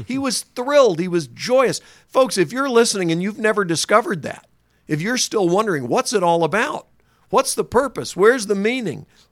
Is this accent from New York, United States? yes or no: no; North Carolina, United States; Susan was from Louisiana. I was from North Carolina.